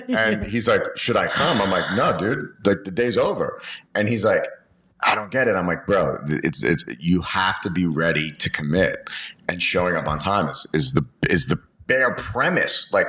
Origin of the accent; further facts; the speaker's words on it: Queens, New York, United States; Puerto Rican father, Italian mothers, and we're both from Queens. And we grew up to give context, I grew up in a very similar household.